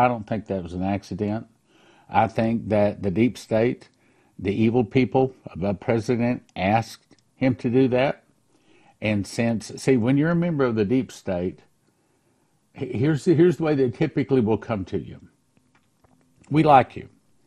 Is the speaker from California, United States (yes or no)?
no; Odessa, Texas, United States; I grew up in Odessa, Texas